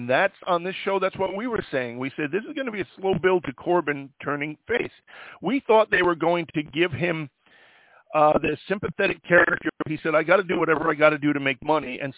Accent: Ireland; I mean, I sort of can because I'm Irish

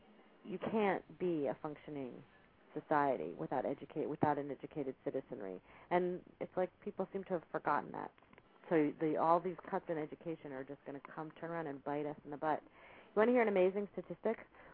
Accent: Ridgewood, New Jersey, United States; I grew up in Ridgewood, New Jersey.

